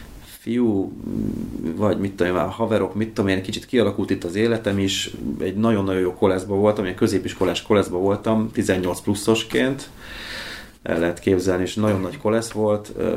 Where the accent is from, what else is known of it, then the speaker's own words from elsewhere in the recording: Miskolc, Borsod-Abaúj-Zemplén, Hungary; moved away as an adult; now in Budapest, Hungary; És Miskolcon születtem. Ott nőttem fel. Igazából ...18 éves koromig voltam ott. Körülbelül. Aztán költöztem Budapestre. Azóta vagyok Budapesten. A miskolciságom azért mindig megvan, holott már alig járok oda.